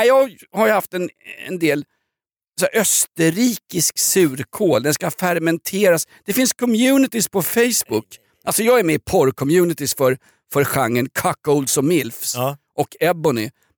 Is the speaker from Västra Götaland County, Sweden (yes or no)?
no; Kiruna, Norrbotten County, Sweden; Jag är från Kiruna.